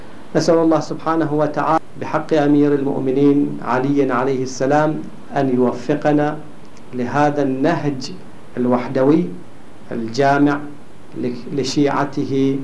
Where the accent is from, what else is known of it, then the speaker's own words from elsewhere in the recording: Bahrain; فالصراعات والنزاعات والمواقف السياسية المتباينة عندنا في البحرين تجعل المجتمع عندنا مجتمعا متنازعا